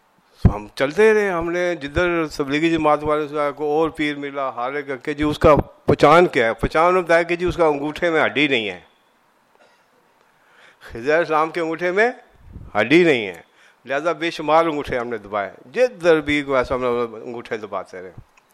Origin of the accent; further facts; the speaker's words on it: Bagh, Azad Kashmir, Pakistan; اور ہمارے اس علاقے میں ہمارا تعلق واسطہ آزاد کشمیر سے ہے, باغ ایک جگہ ہے وہاں سے ہے.